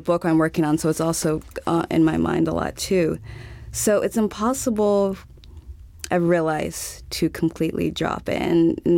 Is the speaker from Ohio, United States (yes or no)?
no; Montgomery, Alabama, United States; also born or lived in Texas; I was born in Texas and grew up in Alabama.